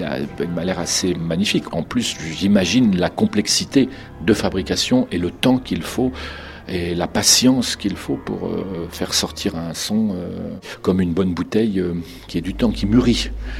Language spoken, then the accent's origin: French; Orléans, Centre-Val de Loire, France; Je suis d'Orléans.